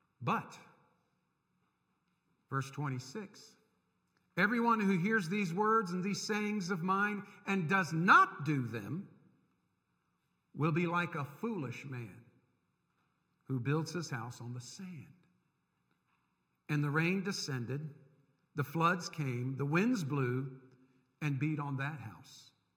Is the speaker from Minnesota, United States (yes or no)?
no; Tampa, Florida, United States; I grew up in Tampa, Florida. Where I grew up, there was no rich soil.